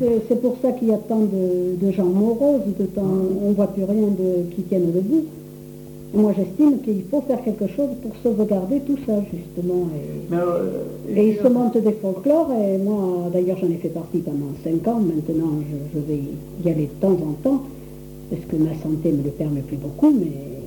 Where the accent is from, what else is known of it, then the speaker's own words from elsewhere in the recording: Auvergne-Rhône-Alpes, France; accent: Auvergne; Et moi, je trouve que notre accent d'Auvergne, eh ben, il mérite quelque chose.